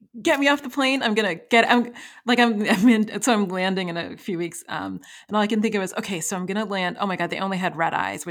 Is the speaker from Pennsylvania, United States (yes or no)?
no; Brooklyn, New York, United States; now in California, United States; so I grew up in Brooklyn, New York, but my father always wanted to live in California